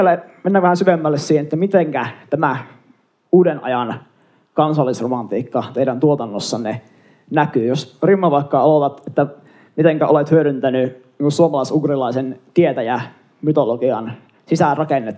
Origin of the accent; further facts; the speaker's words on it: Joensuu, North Karelia, Finland; Että minä olen Joensuusta, alun perin kotoisin, minun sukujuuret ulottuu tuonne itärajalle, Kitteen kaupunkiin.